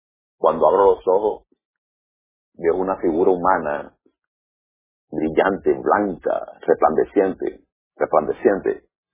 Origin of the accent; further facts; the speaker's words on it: Santa Marta, Magdalena, Colombia; la tierra mía, en la costa colombiana. Él era Valledupar, yo soy Santa Marta, Samario soy yo